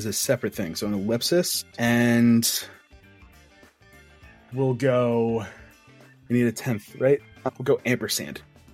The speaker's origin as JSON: {"language": "English", "region": "New Jersey", "country": "United States", "lives_now": "South Carolina, United States", "said": "because I'm a transplant myself. So because I'm originally from Jersey."}